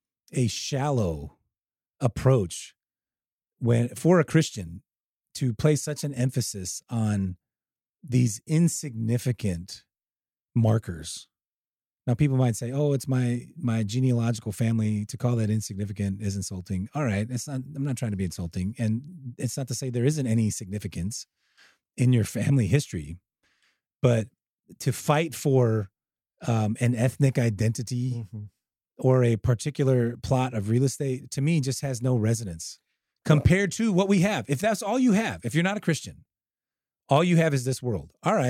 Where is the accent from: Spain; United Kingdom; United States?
United States; Chicago, Illinois; I'm from Chicago, there were more Polish people in Chicago than there were in Warsaw.